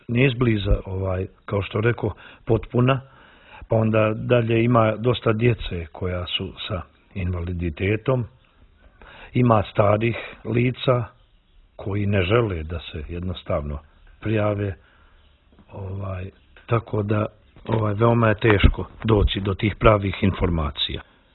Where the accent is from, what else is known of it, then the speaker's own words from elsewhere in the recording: Tuzi, Tuzi Municipality, Montenegro; Dolazim iz Tuzi, to je najmlađa, kao što znate, najmlađa opština u Crnoj Gori i ona ima oko 15.000 stanovnika, od kojih je najveći dio tih stanovnika iz ruralnog područja